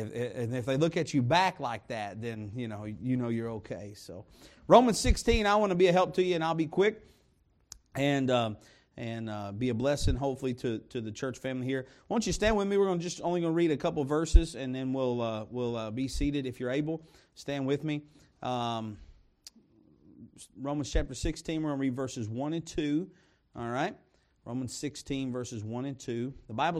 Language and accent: English; Kentucky, United States; That's where I'm from, though. I'm from Southeast Kentucky, and it's that's the kind of way that things are.